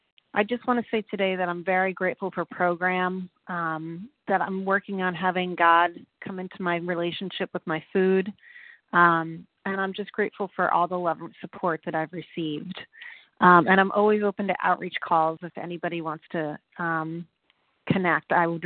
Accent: Virginia, United States; Good morning. … I'm from Virginia.

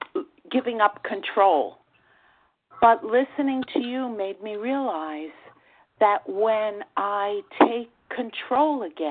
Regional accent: New York, United States; I am from New York, and I'm a grateful, recovered, compulsive overeater.

